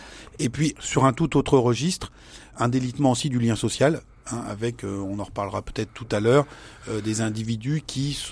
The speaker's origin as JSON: {"language": "French", "country": "France", "said": "qu'on constate chez nous en France"}